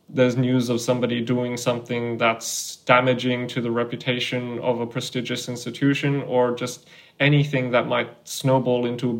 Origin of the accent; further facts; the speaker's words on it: Sydney, New South Wales, Australia; I'm from Sydney, Australia.